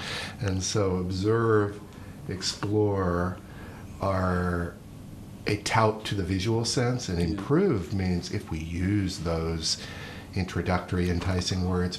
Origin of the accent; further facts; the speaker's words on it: Seattle, Washington, United States; stories using Seattle, my hometown, as a foil, because Seattle's the fastest growing city in the United